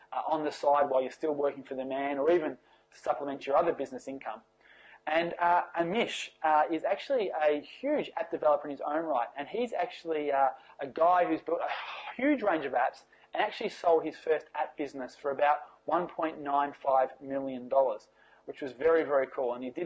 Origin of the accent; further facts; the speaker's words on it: Australia; but being an Australian, I don't even fall into that banner.